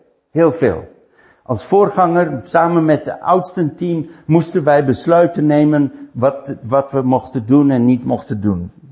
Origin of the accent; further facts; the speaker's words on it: Netherlands; Maar mijn status was, ik ben een Nederlander.